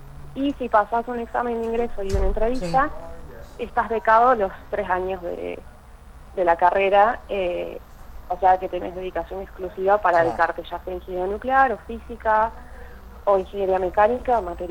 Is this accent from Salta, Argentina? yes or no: yes; Salta, Argentina; yo soy de Salta, estudié en la Universidad de Salta, la pública